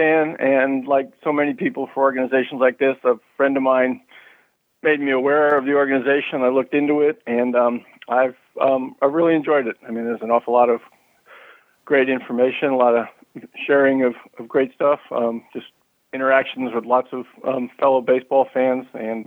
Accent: New Jersey, United States; As I say, I grew up right out in Bergen County, right outside New York City.

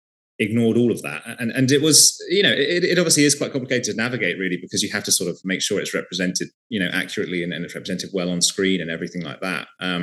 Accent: United Kingdom; being British and having grown up in Britain

